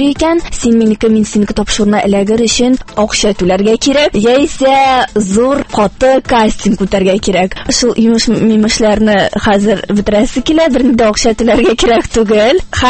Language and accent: Tatar; Kazan, Tatarstan, Russia; мин Казаннан, мәркәзебездән, 2-нче татар гимназиясендә белем алып чыктым.